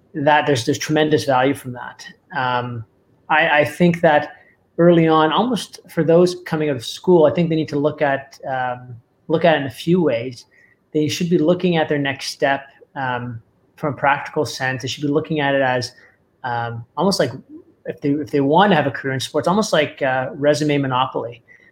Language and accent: English; Mississauga, Ontario, Canada; now in Saint John, Canada; I'm from Mississauga, Devin's from Vancouver, and we absolutely love St. John.